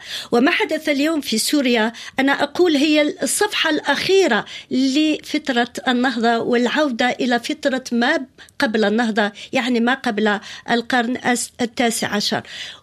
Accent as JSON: {"language": "Arabic", "country": "Algeria", "lives_now": "France", "said": "أنا جزائرية في الحقيقة يعني قبل أن أكون فرنسية"}